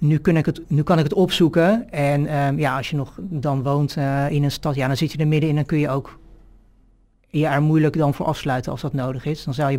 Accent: The Hague, South Holland, Netherlands; born there; Nou, het was eigenlijk alleen mijn geboorte in Den Haag. Ik ben te vroeg geboren.

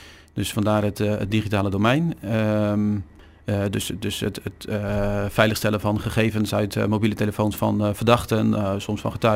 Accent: Krimpen aan den IJssel, South Holland, Netherlands; Ja, ik ben geboren en getogen in dit dorp, Krim van IJssel.

